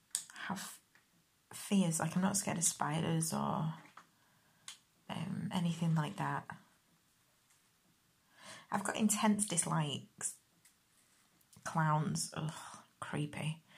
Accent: United Kingdom; And I'm British, so I think my pancakes and your pancakes, if you're in America, are different completely.

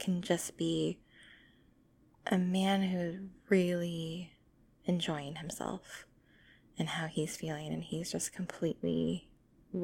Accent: United States; And then sorry, as an American, I love hearing accents.

